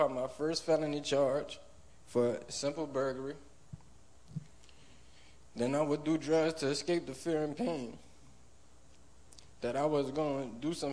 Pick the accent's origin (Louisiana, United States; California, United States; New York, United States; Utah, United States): Louisiana, United States; Port Sulphur; I'm 28 years old. I'm from my hometown is Port Sulphur, Louisiana.